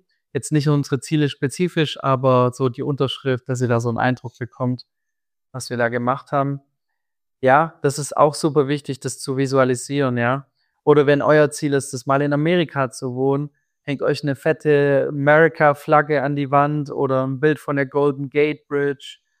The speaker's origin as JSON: {"language": "German", "region": "Baden-Württemberg", "country": "Germany", "said": "Ich komme ja gebürtig aus dem Schwabenland. Dementsprechend bin ich ein Schwabe"}